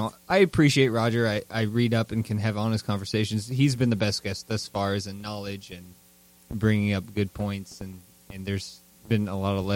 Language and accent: English; Louisville, Kentucky, United States; and I said, "Oh, I'm from Louisville,"